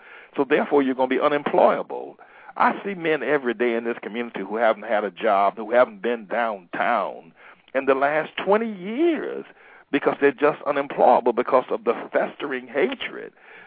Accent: the South, United States; I tell people all the time, I grew up in Jim Crow South, and I did not experience racism.

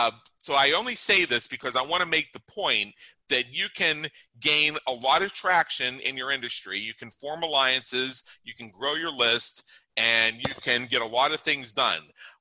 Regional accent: Pittsburgh, Pennsylvania, United States; now in Las Vegas, United States; 7 years ago, I moved from Pittsburgh, Pennsylvania to Las Vegas, Nevada. One of the driving reasons, aside from the fact that I wasn't built for snow and I just you know, didn't really like where I came from, candidly.

